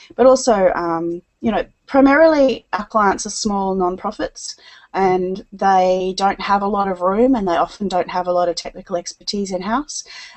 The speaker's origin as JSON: {"language": "English", "town": "Melbourne", "region": "Victoria", "country": "Australia", "said": "Sure. I'm from Melbourne, Australia."}